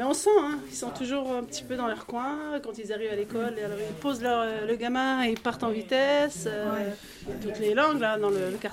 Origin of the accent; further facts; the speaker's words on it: Brittany, France; moved away as an adult; now in Grenoble, France; Je viens de la Bretagne, donc je ne connaissais pas Grenoble, j'ai débarqué à Grenoble en 2000.